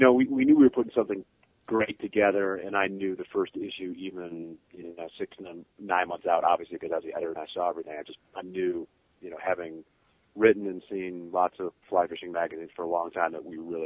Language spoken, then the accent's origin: English; Grand Rapids, Michigan, United States; I mean, I grew up in Michigan, I came from a fly fishing family. You know, back in the 80s, I lived in Grand Rapids, which is sort of right, you know, kind of smack dab in the middle of Michigan